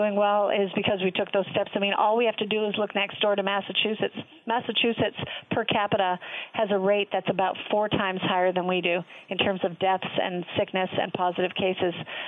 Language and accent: English; Prince Rupert, British Columbia, Canada; now in United States; I'm from British Columbia originally, and my family mm-hmm. is in a small town, Prince Rupert, British Columbia up there.